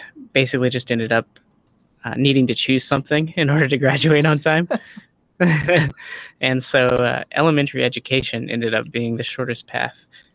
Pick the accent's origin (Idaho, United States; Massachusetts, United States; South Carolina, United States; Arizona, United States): Arizona, United States; went back to my hometown in Arizona. It's a small town with a college, a community college.